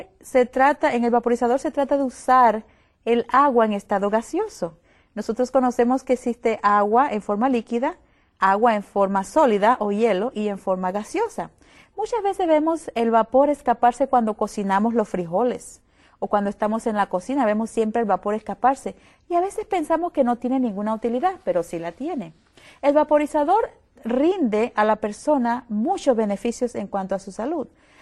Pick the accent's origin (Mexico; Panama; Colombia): Panama; now in Wildwood, United States; Soy de Panamá.